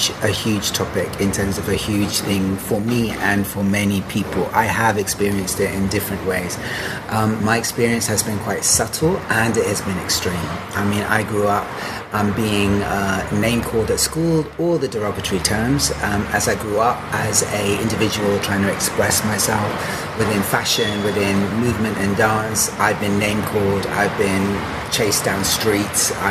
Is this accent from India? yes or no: yes; India; So I'm Indian. I was raised as a Muslim.